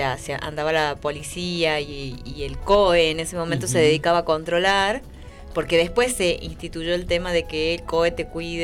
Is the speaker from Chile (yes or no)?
no; La Rioja, Argentina; una cultura como la riojana, que somos muy alcohólicas.